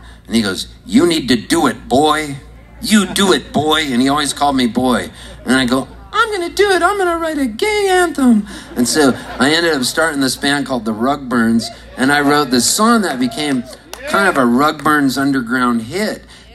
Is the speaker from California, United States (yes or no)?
yes; Palm Springs, California, United States; I grew up in Palm Springs.